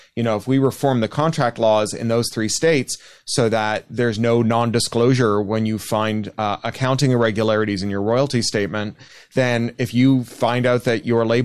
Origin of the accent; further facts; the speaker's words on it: Canada; I am Canadian.